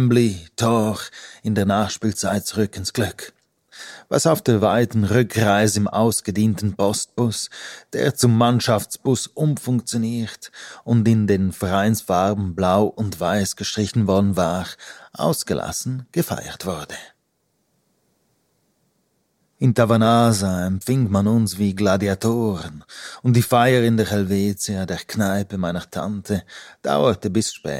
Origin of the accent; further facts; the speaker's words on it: Graubünden, Switzerland; dass die Leute aus dem Bergell und die aus der Surselva, wo ich aufgewachsen bin, einander vielleicht doch ähnlicher sind